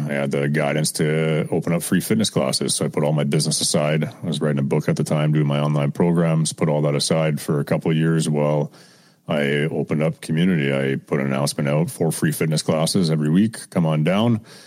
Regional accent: Ontario, Canada; I grew up outside of Ottawa in a small little country town, 45 minutes south.

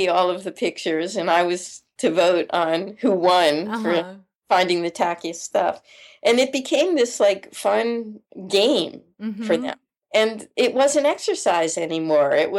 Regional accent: New Jersey, United States; That was something that was so alien to them, you know, growing up in New Jersey. Mm-hmm. We didn't see any of those pink flamingos.

